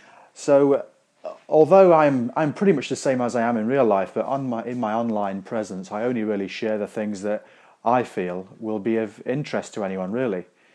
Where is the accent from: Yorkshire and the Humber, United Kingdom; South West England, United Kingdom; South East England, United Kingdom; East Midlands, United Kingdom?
East Midlands, United Kingdom; accent: Derbyshire; I'm trying to suppress my Derbyshire accent at the minute as I make a coffee